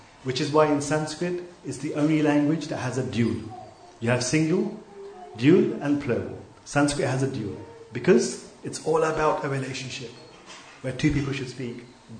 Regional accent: United Kingdom; You know, I'm from Britain, we do unconventional things, so no big deal.

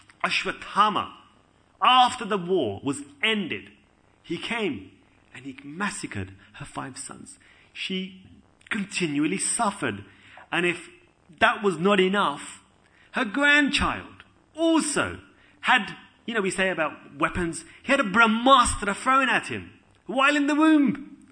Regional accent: United Kingdom; being a British person, i.e. born in the UK, don't really have too much attachment to India.

